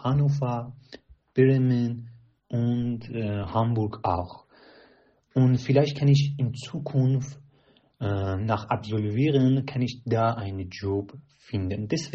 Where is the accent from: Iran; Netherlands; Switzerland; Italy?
Iran; German is a second language; now in Germany; ich muss zuerst deutsche Sprache in meiner Heimatland lernen und dann kann ich eine Zulassung von Hochschule oder Universität bekommen und dann darf ich deutsche Botschaft in Iran gehen